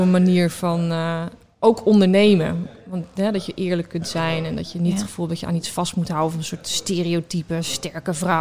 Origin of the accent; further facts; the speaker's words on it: Groningen, Netherlands; Ik kom uit Groningen, ik ben hartstikke nuchter.